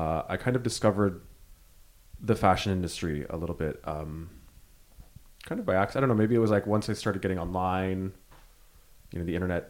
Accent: San Francisco, California, United States; Yeah, I grew up in San Francisco.

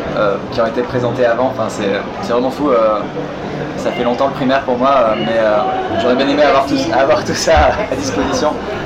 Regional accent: Occitanie, France; Après, moi, je suis d'Occitanie, donc.

